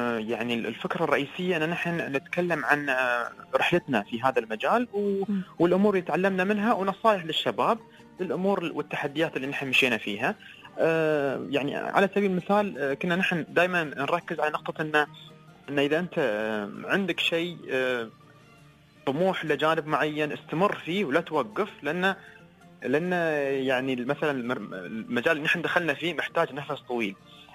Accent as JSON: {"language": "Arabic", "country": "United Arab Emirates", "said": "الموروث الإماراتي، العادات والتقاليد اللي عندنا، الميلس، القهوة العربية، الأماكن الحلوة عندنا في الإمارات"}